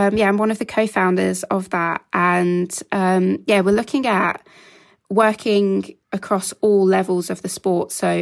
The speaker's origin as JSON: {"language": "English", "town": "Birmingham", "region": "West Midlands", "country": "United Kingdom", "said": "I'm from Birmingham, so a very diverse area at school, like just different mixes, different cultures."}